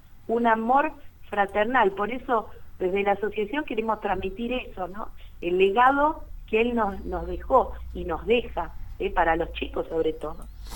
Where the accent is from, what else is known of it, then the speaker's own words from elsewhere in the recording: Argentina; es el prócer que nos identifica como argentinos.